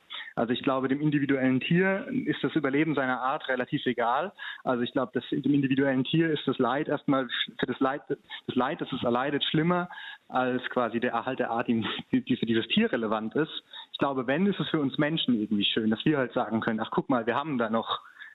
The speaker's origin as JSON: {"language": "German", "town": "Mannheim", "region": "Baden-Württemberg", "country": "Germany", "said": "ich komme ja aus Mannheim"}